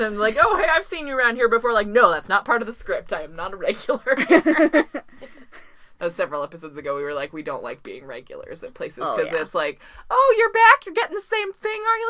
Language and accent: English; Washington, United States; accent: Midwestern; I always sound like I'm from the Midwest, but I've lived on the Pacific Northwest the whole time.